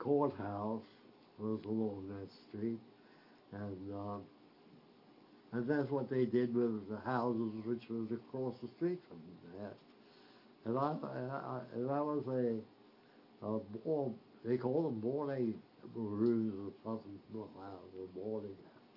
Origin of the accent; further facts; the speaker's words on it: Columbia, South Carolina, United States; I was from Columbia.